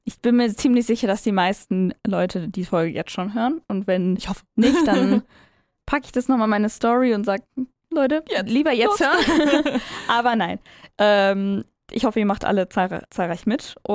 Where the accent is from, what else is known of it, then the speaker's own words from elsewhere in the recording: Hamburg, Germany; Ich bin Hamburgerin, aber war schon, ja, ganz oft in Berlin und jedes Mal denke ich mir so, ich will hier wohnen.